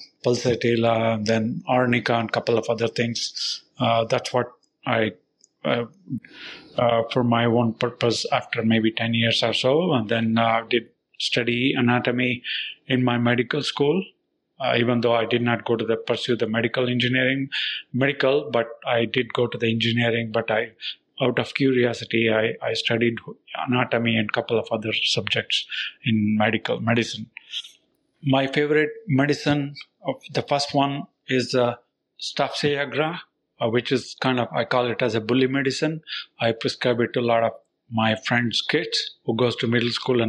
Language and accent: English; Seattle, Washington, United States; I'm from Seattle, Washington, USA.